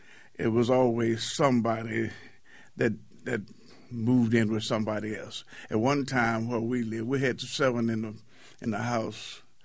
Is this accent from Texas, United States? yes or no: yes; Waco, Texas, United States; I didn't grow up in East Waco. I grew up in North Waco until I was like 16 years old.